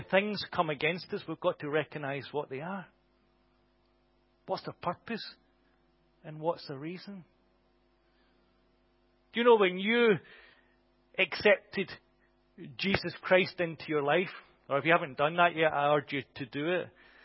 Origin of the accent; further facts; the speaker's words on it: Scotland, United Kingdom; I'm a Scotsman, I know what it's like to wear a kilt